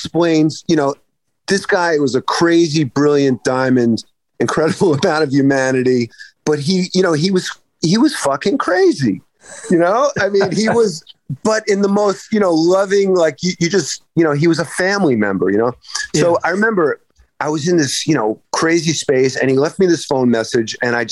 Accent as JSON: {"language": "English", "town": "Brooklyn", "region": "New York", "country": "United States", "tie": "born or raised there", "said": "You know, I grew up in Brooklyn."}